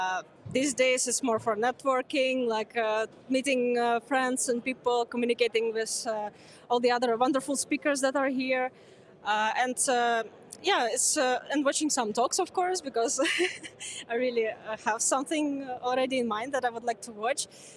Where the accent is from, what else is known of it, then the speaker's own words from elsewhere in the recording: Ukraine; first language Ukrainian; English is a second language; I called it Mova. It's this means the language in Ukrainian, my native language.